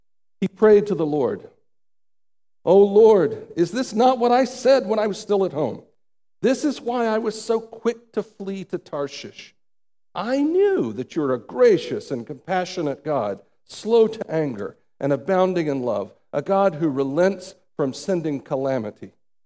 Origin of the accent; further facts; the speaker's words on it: Atlanta, Georgia, United States; I grew up in Atlanta, in the American South.